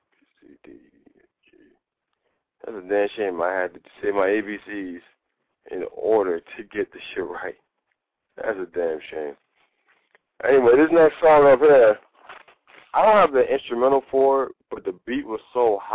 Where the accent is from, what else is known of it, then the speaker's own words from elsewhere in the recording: Brooklyn, New York, United States; I'm from Brooklyn, and I wish it started in Brooklyn so I have more rights to brag.